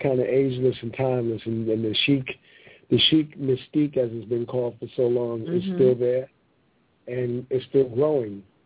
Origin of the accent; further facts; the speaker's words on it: Bronx, New York, United States; I'm from the Bronx, so I went out in the audience.